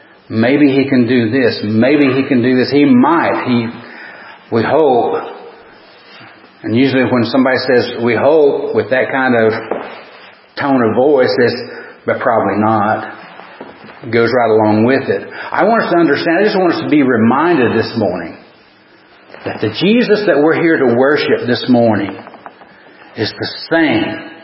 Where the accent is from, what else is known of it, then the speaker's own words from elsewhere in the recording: Tennessee, United States; As we used to say growing up in East Tennessee, we didn't see the moon or the sun until it was noon because the mountains were there